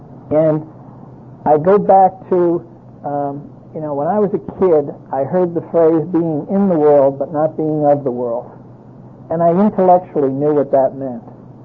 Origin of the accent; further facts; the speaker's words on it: San Diego, California, United States; because I'm from San Diego, hopefully where you'll all come to the International.